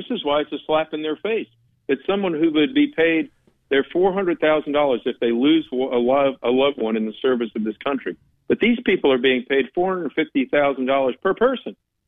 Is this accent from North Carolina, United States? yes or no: yes; North Carolina, United States; seeing as how I'm from North Carolina, hearing about this unsweet tea.